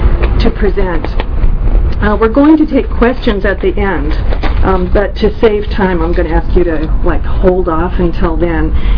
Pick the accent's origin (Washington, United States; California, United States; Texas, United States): California, United States; San Francisco; probably because I was raised in San Francisco, Lawrence Ferlinghetti has been one of my all-time favorites for a long time.